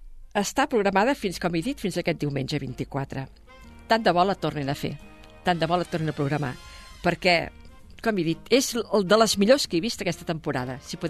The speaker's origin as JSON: {"language": "Catalan", "town": "Sabadell", "region": "Catalonia", "country": "Spain", "said": "Com a sabadellenca, vull recordar que Pep Ambrós, Josep Julien, són dos actors nascuts i formats a la nostra ciutat."}